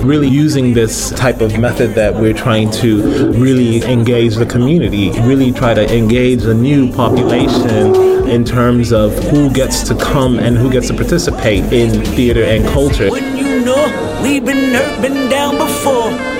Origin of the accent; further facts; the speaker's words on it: Los Angeles, California, United States; also born or lived in Nigeria / San Diego / San Francisco; now in Brussels, Belgium; I'm from Los Angeles, but I've lived in Nigeria till I was 10 and also lived in San Diego and San Francisco. I got to Brussels because I came here originally to do my PhD.